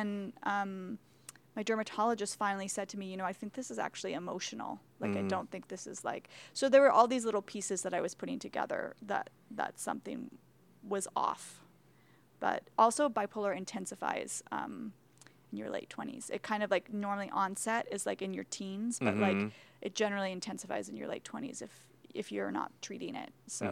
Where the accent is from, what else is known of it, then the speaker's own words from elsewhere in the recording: Wenatchee, Washington, United States; I grew up in Wenatchee, Washington, which is like a small city in eastern Washington state, kind of rural Washington.